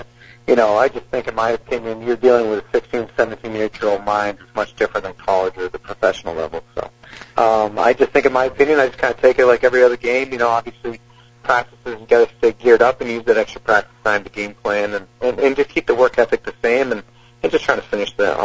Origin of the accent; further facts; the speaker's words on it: New York, United States; Well, I grew up in New York, so I really didn't know too much about it.